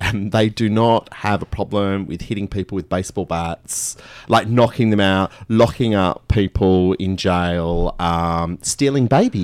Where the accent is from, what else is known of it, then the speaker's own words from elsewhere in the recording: Carnegie, Victoria, Australia; from Carnegie. I'm very proud of being from Carnegie.